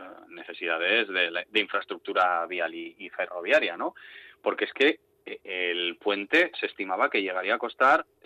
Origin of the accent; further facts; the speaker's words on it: Portugalete, Basque Country, Spain; Sí, claro, sí. Yo soy de Portu.